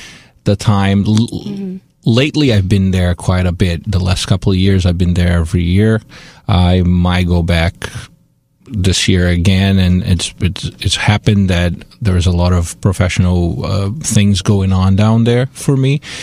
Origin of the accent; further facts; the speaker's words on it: Brazil; moved away as an adult; now in Amherst, United States; Well, I lived in Boston from 95 to about 2001. I came from Brazil and study at New England Conservatory.